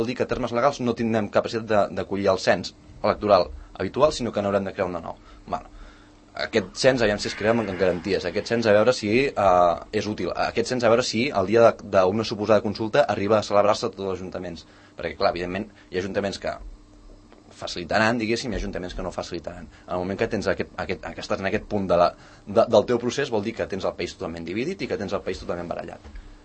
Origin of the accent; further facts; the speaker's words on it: Catalonia, Spain; No som els bons, simplement som els catalans.